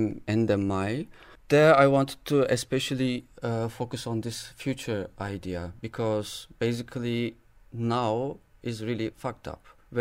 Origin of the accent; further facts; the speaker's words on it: Turkey; German is a second language; Und du sagst mir immer, dass ich ein Türke bin, und ich sage, dass ich komme aus der Türkei